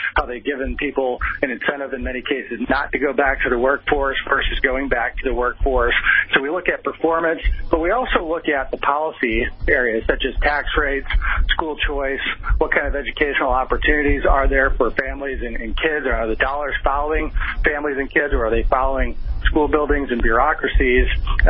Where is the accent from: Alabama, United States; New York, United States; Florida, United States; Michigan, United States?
Michigan, United States; Well, and Michigan's my home state